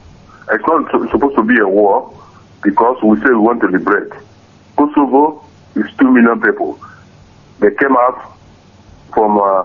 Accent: Anambra, Nigeria; I'm a former Nigerian boxer. I'm a former Anambra State champion. But could you believe that because I'm from Anambra State, from Igbo land, I could not be able to represent my country in the Olympics.

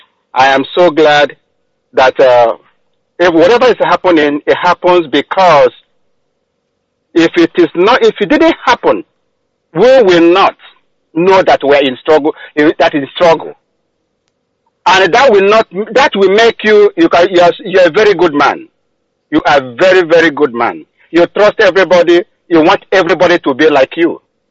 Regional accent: Inumbidi, Imo, Nigeria; now in Dallas, United States; And I came from Inumbidi, in Oru, Imo State, Biafra land.

